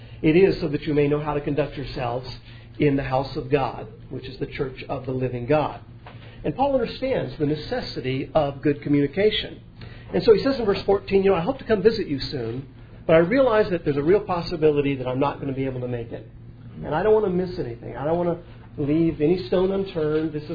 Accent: United States; This is Lee County, and I'm from Lee County, so that's kind of nice.

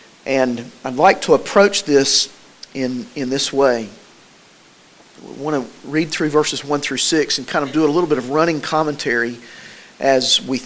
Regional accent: Tennessee, United States; the kind of houses we build around here and in the place where I grew up in East Tennessee don't do well.

